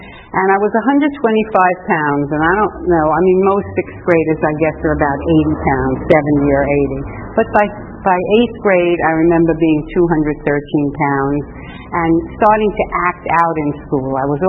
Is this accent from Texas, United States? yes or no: no; Valley Stream, New York, United States; also born or lived in Brooklyn; I was born in Brooklyn, and I lived in a very, really a close community. Everybody was the same. And then we moved to Long Island, to Valley Stream, and people were a little different.